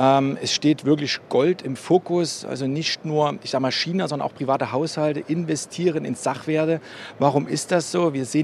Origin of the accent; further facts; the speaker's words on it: Germany; born there; ich bin in der DDR geboren.